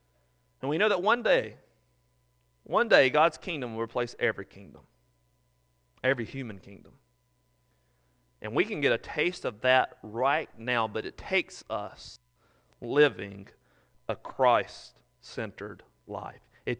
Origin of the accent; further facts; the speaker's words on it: North Carolina, United States; I'm sad to say that growing up in Randolph County, I understood that one party was good, the Republicans.